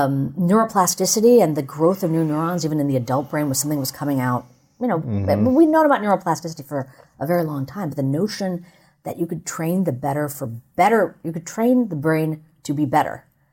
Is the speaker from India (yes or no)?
yes; India; And, you know, I'm an Indian woman, so, like, meditation is not something really new to me.